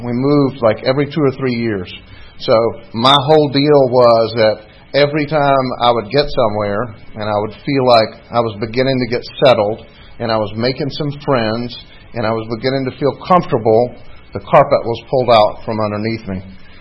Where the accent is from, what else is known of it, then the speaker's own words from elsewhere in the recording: North Carolina, United States; I'm from North Carolina. Born in North Carolina, and my mother's family were a really hard-working group of people.